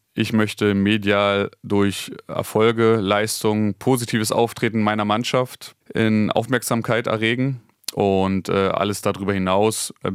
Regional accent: Berlin, Germany; born there; ich bin in Reinickendorf geboren, habe nur bei den Füchsen gespielt.

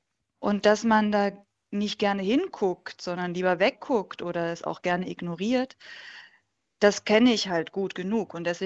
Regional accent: Dresden, Saxony, Germany; weil ich selber auch 1988 geboren wurde und in Dresden groß wurde.

